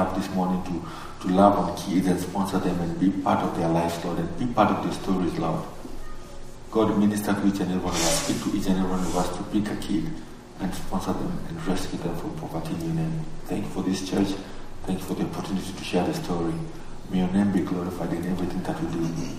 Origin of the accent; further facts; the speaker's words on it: Kenya; As you can see, I'm actually from Kenya.